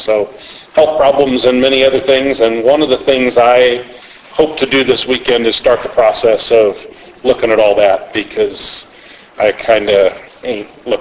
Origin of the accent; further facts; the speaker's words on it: St. Louis, Missouri, United States; And I'm from St. Louis, Missouri.